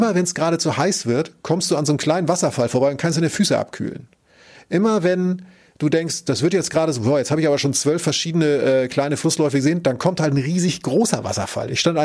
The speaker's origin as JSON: {"language": "German", "region": "Northern Germany", "country": "Germany", "said": "ich kann ja da, wo ich herkomme, kann ich ja sehr weit gucken. Ich kann in Südtirol auch weit gucken, nur da kommt dann ja irgendwas sowas, ne, wie so ein Berg oder so. Das haben wir ja alles nicht im Norden"}